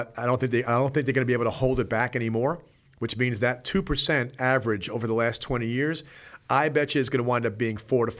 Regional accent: New York, United States; accent: New York; Like they detect my New York accent and they say, you wouldn't like it here, right?

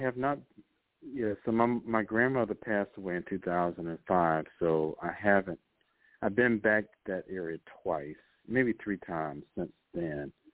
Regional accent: Jacksonville, Florida, United States; I grew up in Jacksonville, you know, the northeast part of Florida.

